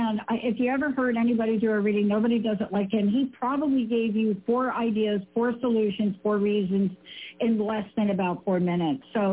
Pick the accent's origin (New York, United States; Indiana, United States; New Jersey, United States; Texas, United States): New York, United States; Bronx; I come from the Bronx.